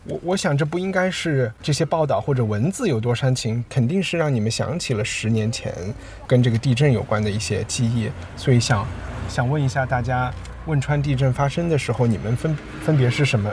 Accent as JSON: {"language": "Chinese", "town": "Chengdu", "region": "Sichuan", "country": "China", "said": "作为一个成都人和四川人，我其实整个经历都和这件事情有一点抽离"}